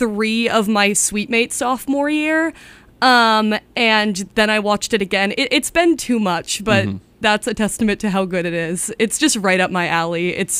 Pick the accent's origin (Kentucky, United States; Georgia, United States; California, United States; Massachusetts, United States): Massachusetts, United States; Andover; I'm from Andover, Massachusetts.